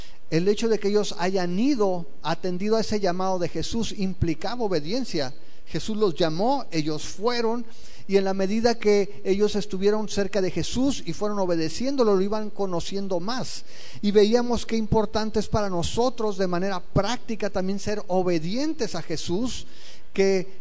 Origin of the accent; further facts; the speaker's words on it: Mexico; quizá para nosotros como mexicanos, como gente que vive en Hermosillo, no tenga mucho sentido